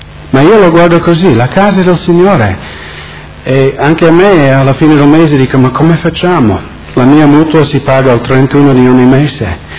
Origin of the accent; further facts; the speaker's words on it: United States; in America, nel mio paese